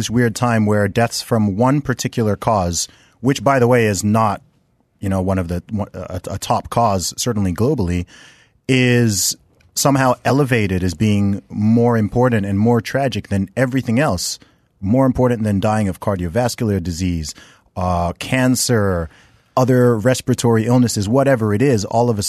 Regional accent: United Kingdom; In my home country of the UK, the average age of death is over 80 years old.

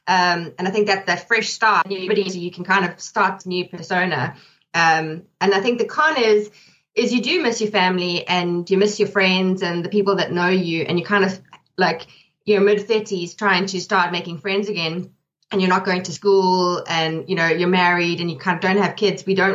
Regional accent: South Africa; we're coming from South Africa, is just the change of seasons.

